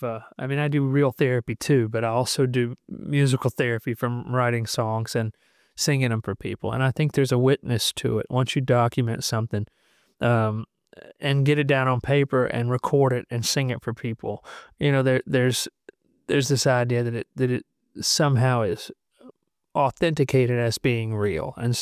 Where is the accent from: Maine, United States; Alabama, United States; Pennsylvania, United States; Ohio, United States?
Alabama, United States; It's funny because, like, I grew up in Alabama.